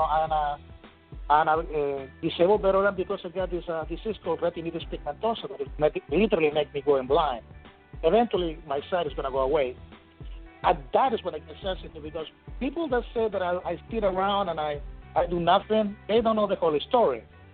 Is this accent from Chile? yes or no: yes; Chile; now in United States; I got the half a scholarship just for kicked and giggled, you know, just because I was from Chile.